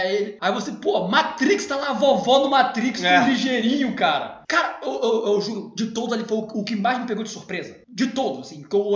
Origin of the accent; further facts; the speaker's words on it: Brazil; Dudu, a gente é brasileiro, acostumado com a Globo, cara.